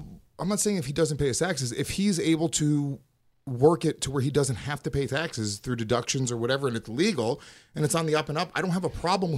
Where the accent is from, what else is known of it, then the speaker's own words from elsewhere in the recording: New York, United States; I grew up as a liberal. I grew up in New York as a brown person.